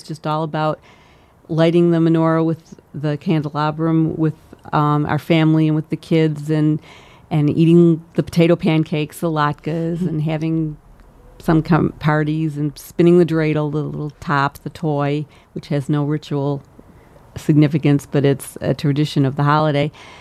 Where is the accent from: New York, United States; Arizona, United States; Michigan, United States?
New York, United States; Buffalo; I grew up in Buffalo, New York, and it was the same thing there, and it's the same thing in most cities.